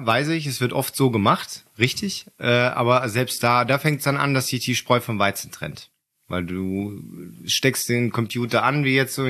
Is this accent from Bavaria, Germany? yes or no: yes; Bavaria, Germany; ich komme aus dem Allgäu, das wissen ja noch viele von früher.